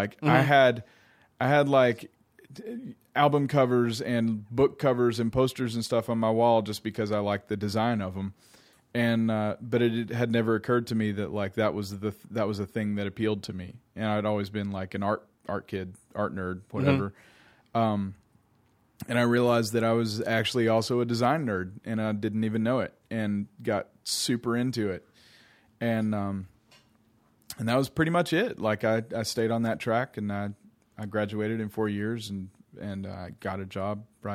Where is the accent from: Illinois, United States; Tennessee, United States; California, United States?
Tennessee, United States; Wears Valley; I grew up in Sevier County, Tennessee, just about, 20, 30 miles up the road from here. And in lovely Wares Valley, which is full of cabins and helicopter rentals